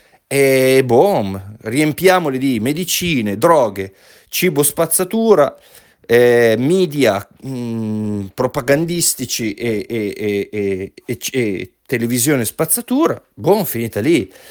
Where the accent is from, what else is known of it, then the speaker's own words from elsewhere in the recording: Piedmont, Italy; now in United States; io sono venuto qua in America, io vengo dalla Valsesia, dalle montagne della Valsesia in Piemonte, sono cresciuto rugged, vuol dire sono cresciuto molto molto in modo selvaggio